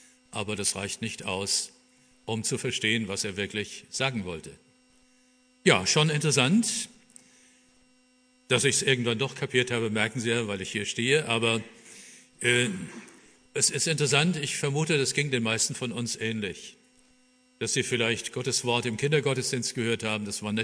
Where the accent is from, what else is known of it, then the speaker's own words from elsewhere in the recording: Oberursel, Hesse, Germany; im Zimmer neben mir wohnte auch ein Theologiestudent aus Oberursel, wo ich herkomme.